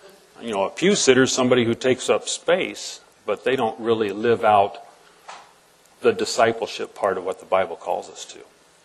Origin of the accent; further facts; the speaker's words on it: Huntington, Indiana, United States; She's my high school sweetheart from my hometown in Huntington, Indiana.